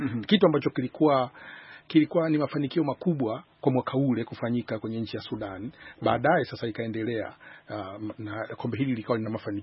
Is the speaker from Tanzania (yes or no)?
yes; Tanzania; Hasa watu ambao tunatokea Tanzania